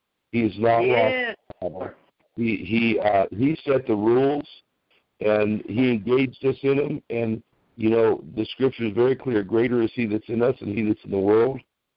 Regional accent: California, United States; I said, well, I was from California, but now I'm from the South.

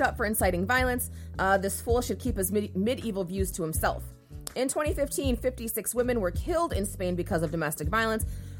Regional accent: United States; I'm so American, right?

